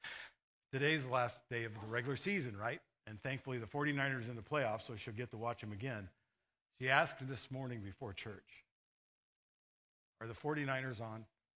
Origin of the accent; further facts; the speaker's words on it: California, United States; As we grew up in California, that's our team.